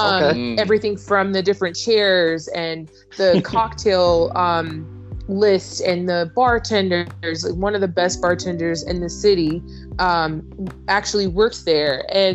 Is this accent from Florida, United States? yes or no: yes; Florida, United States; Oh, okay. Yeah. I'm originally from Florida.